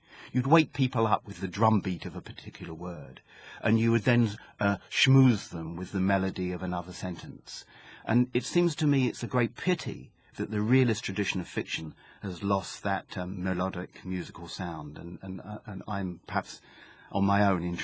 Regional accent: Birmingham, West Midlands, United Kingdom; The Gift of Stones is more a product of my hometown of Birmingham, where the Industrial Age was ending, and a post-industrial age was starting.

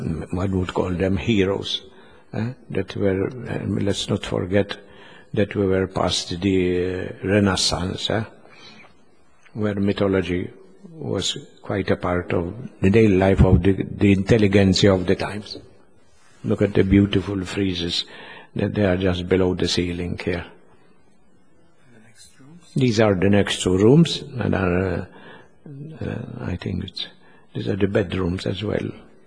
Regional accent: Floriana, Malta; I am from Floriana

